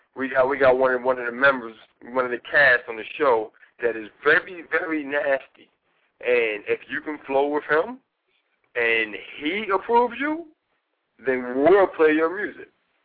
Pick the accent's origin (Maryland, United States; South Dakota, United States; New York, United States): New York, United States; I am from New York.